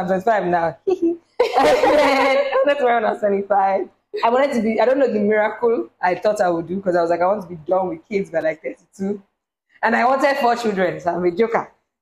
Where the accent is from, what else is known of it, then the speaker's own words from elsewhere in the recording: Nigeria; today we're going to be talking about marriage expectations as a Nigerian woman, I guess.